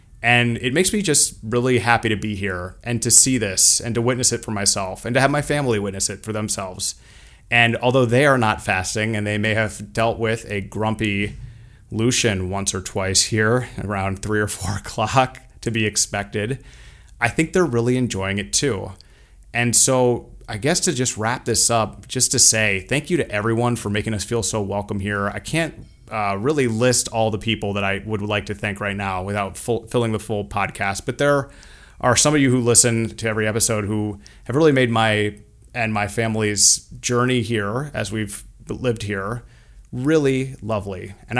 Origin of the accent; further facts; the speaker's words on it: United States; now in Riyadh, Saudi Arabia; living here in Riyadh as an American